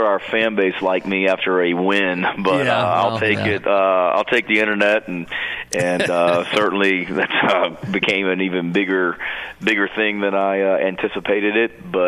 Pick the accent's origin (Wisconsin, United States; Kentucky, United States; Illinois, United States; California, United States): Kentucky, United States; Murray; I grew up in Murray when my dad was the head coach at Murray State.